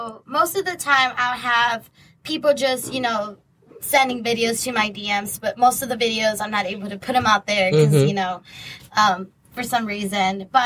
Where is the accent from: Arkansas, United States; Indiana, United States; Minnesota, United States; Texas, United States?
Texas, United States; Yes, I'm originally from Texas. I came by myself. I knew nobody.